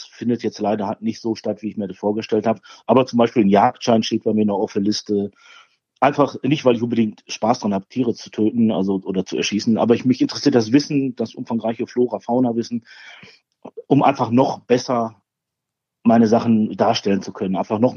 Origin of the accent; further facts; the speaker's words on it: Bochum, North Rhine-Westphalia, Germany; Ich bin ein Ruhrpottler. Wir haben hier in Bochum eine ganz tolle Brauerei.